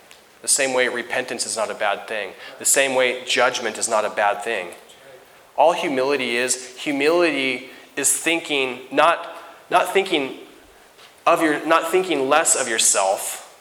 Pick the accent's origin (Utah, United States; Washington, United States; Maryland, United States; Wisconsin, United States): Washington, United States; Naselle; I'm a nobody from Nassau, Washington, who's educated at Clatsop Community College.